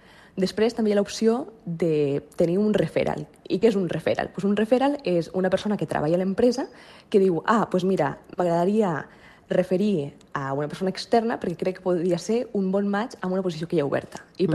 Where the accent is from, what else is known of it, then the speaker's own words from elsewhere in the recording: Barcelona, Catalonia, Spain; jo que soc de Barna